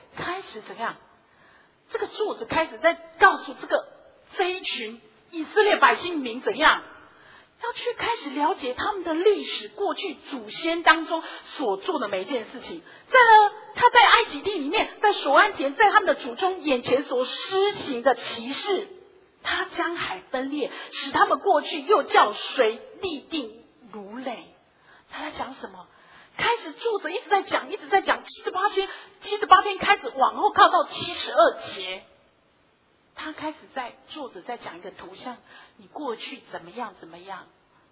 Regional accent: Taiwan; 我是一个台湾人，我应该是有民主意识，

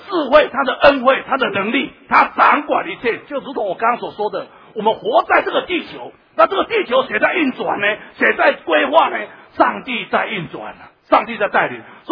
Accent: Taitung, Taitung County, Taiwan; 我那时候有小时候在台东，我住在台东

